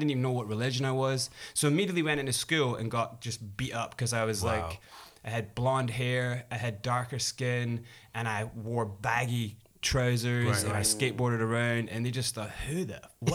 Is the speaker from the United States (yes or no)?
no; South Africa; born there; So I was born in South Africa, in the middle of apartheid.